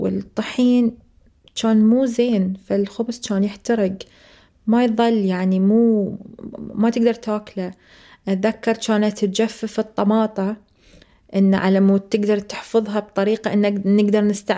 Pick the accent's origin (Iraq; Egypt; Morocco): Iraq; moved away; آخر شيء طلعنا إحنا من العراق وهدينا البيت وهدينا الفاميلي، يعني العائلة ظلت في العراق وافترقنا عنهم